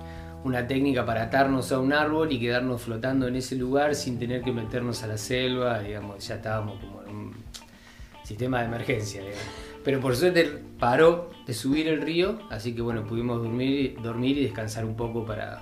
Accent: Argentina; como somos argentinos y estamos, digamos, acostumbrados a por ahí este tipo de cosas y hablamos el idioma

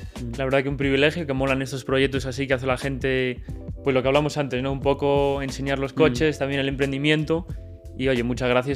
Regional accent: Vigo, Galicia, Spain; now in Segovia, Spain; soy de Vigo, aunque ahora, como te dije, vivo en Segovia. Y sí que al final el norte, allí hay gente con coches por todos los lados

